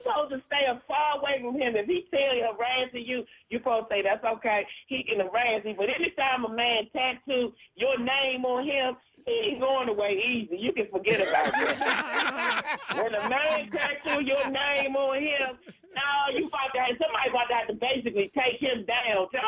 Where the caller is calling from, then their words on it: Richmond, United States; I'm calling from Richmond. I got to give a shout-out to Richmond.